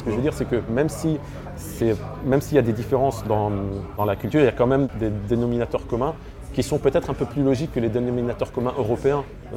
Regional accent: Lebanon; Je suis libanais, mais je suis aussi français, je suis aussi banlieusard, je suis artiste.

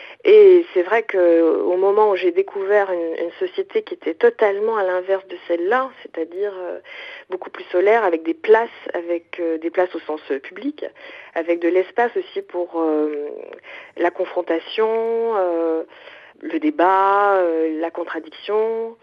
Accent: Quebec, Canada; accent: Quebec; now in France; le fait, par exemple, d'avoir modifié mon accent, j'avais un accent québécois.

